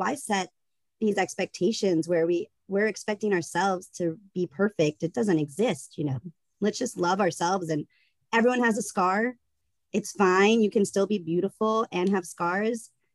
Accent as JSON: {"language": "English", "region": "the South", "country": "United States", "tie": "born or raised there", "said": "I don't know if it's because of the way I was raised or because I grew up in the South"}